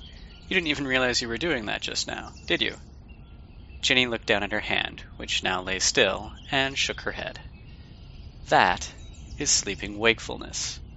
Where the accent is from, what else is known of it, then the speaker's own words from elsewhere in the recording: Detroit, Michigan, United States; moved away; I'm from Detroit originally. I haven't lived there for over a decade